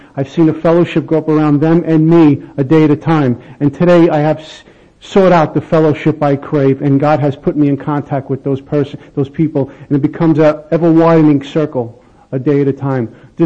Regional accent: Brooklyn, New York, United States; My first drink came when I was about 14 years old. I grew up in Bensonhurst, Brooklyn.

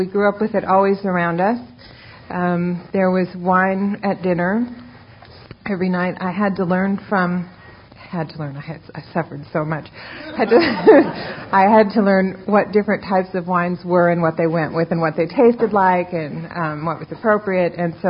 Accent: Beverly Hills, California, United States; I was born and raised in Beverly Hills. 90210 is the zip code of my birth.

